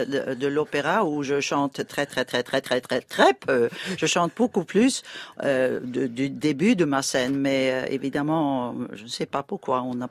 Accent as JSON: {"language": "French", "country": "Sweden", "second_language": "French", "said": "j'ai adoré d'être chez moi en Suède, de me réveiller tous les jours dans mon lit"}